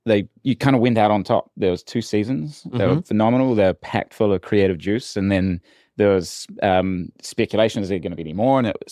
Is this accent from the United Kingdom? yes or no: no; New Zealand; accent: New Zealand; while I was in America in 2007, I was riding the coattails for my New Zealand accent was immediately an icebreaker.